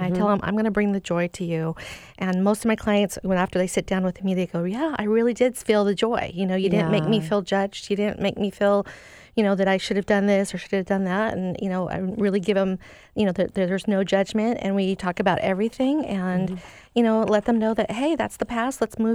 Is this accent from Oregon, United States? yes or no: no; Seattle, Washington, United States; So for me, I grew up in Seattle and went to Blanchette when it was not Bishop Blanchette, so a long time ago. Shoreline Community College, just a local girl, grew up around Green Lake.